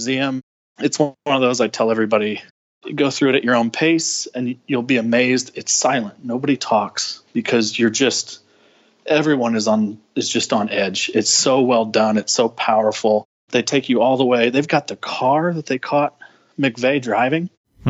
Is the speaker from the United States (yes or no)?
yes; Midwest, United States; It's the Midwest. I'm from the Midwest. It's not a knock. We're just a little flat out here.